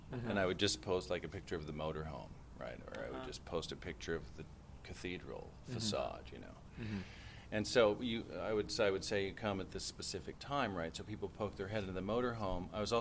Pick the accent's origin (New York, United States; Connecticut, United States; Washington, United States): Washington, United States; I moved here in 96. I came here from Seattle. My youth was spent in a tiny little farming community in Washington State.